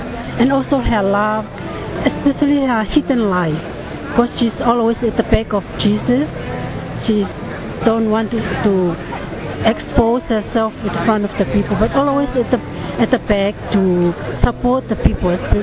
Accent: Tonga; now in Rome, Italy; I'm from Tonga, but I'm staying in Rome in the meantime.

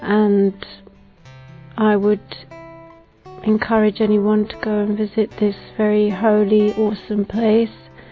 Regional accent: London, United Kingdom; I'm from London, I'm British.

